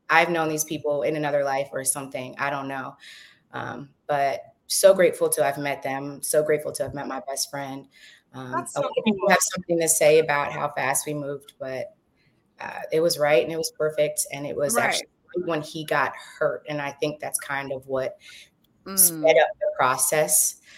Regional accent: Philadelphia, Pennsylvania, United States; also born or lived in Georgia; So I'm from Philadelphia, but I moved to Georgia for college and was there for about 8 years of my life.

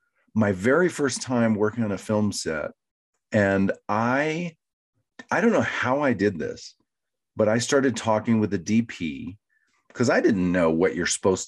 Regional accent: Atlanta, Georgia, United States; It did not occur to me that I would go into show business, particularly film and television, because I'm from Atlanta, Georgia. Like, you don't do that.

